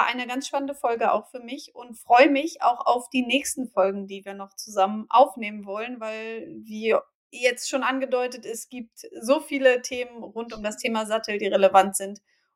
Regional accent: Bremen, Germany; ich komme übrigens ursprünglich aus Bremen.

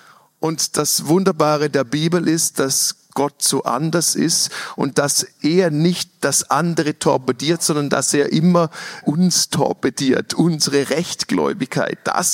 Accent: Switzerland; weil ich bin Schweizer, ich bin alles andere als offensiv.

